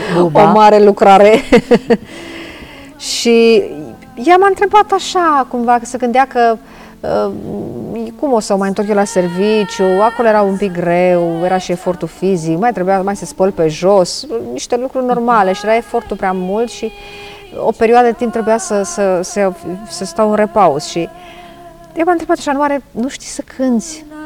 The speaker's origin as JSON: {"language": "Romanian", "town": "Bulzești de Sus", "region": "Hunedoara County", "country": "Romania", "tie": "born or raised there", "said": "Eu vin dintr-un colț uitat de lume și pe care îl numesc raiul meu. Comuna Bulzești de Sus, județul Hunedoara. E așa situat cumva la poalele muntelui Găina."}